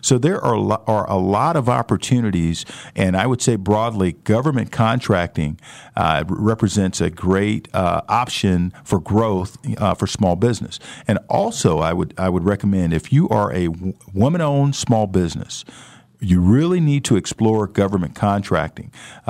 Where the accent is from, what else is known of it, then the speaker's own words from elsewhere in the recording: St. Louis, Missouri, United States; You know, I grew up in St. Louis, And as a kid, I think I always did have an entrepreneurial spirit.